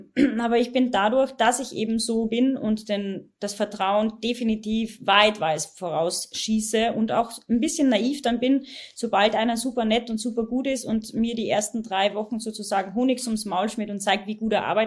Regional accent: Poland; Ich musste 30 Mal die Schule wechseln. Ich bin in Polen aufgewachsen. Ich habe ständig umziehen müssen, wo es gerade der Firma gepasst hat.

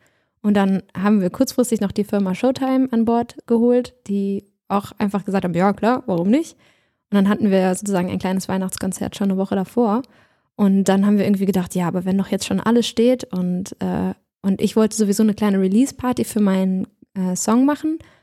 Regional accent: Bad Godesberg, North Rhine-Westphalia, Germany; aber ich liebe auch viele der Straßen, vor allem in Bad Godesberg, wo ich groß geworden bin.

